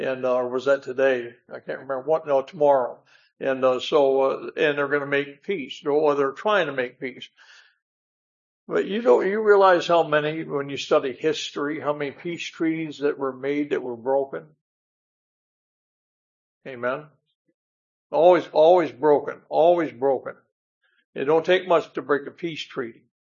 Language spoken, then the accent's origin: English; Ohio, United States; And I grew up in Ohio and Ohio State. I'm an Ohio State fan.